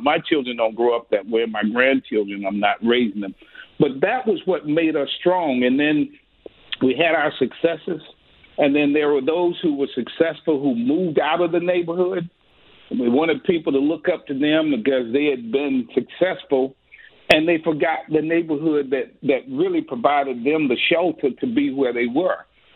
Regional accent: Toccoa, Georgia, United States; Growing up in North Georgia, in Toccoa, the one thing that you find, I grew up in a community where on one area was African-Americans and then across was a white community.

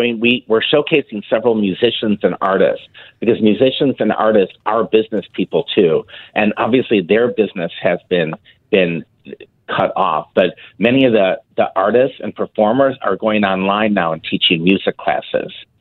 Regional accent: Chicago, Illinois, United States; now in St. Louis, United States; I'm a Chicago native, born and raised in Chicago. I've moved to St. Louis. I've never looked back.

